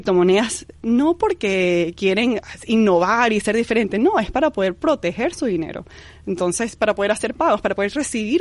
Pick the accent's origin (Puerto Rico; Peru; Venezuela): Venezuela; moved away; yo crecí en Venezuela y yo viví lo que es la devaluación intensa, ¿no?